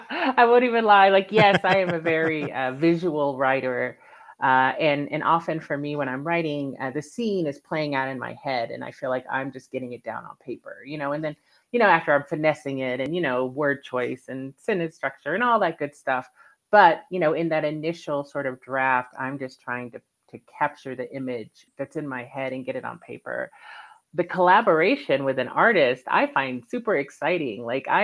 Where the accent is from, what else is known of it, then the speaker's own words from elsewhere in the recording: Texas, United States; I am Black and Indigenous. I'm also an adoptee. And I grew up in Texas.